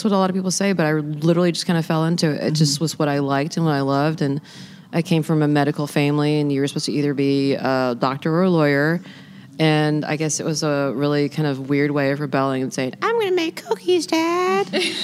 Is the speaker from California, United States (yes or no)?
no; Charleston, South Carolina, United States; born there; You know, I'm not from Charleston. I was born here, and I eloped